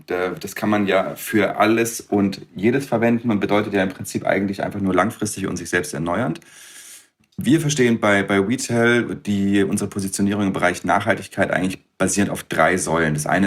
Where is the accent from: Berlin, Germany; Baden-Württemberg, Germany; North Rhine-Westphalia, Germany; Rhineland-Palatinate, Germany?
Baden-Württemberg, Germany; Freiburg; ich komme aus Freiburg, bin von Haus aus Ingenieur